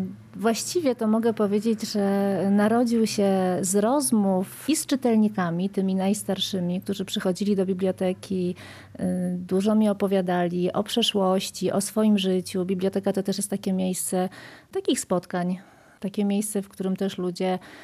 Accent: Budziwój, Subcarpathian Voivodeship, Poland; I właściwie w takim domu dorastałam, gdzie się ciągle o tej przeszłości Budziwoja mówiło.

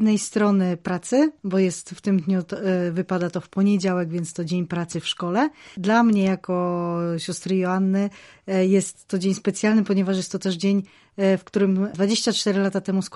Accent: Limanowa, Lesser Poland, Poland; Ja pochodzę z Limanowej.

